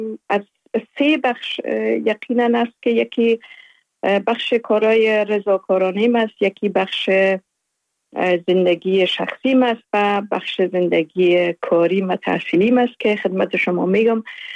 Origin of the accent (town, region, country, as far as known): Afghanistan; born or raised there; also born or lived in Uruzgan / Zabul / Faryab / Kabul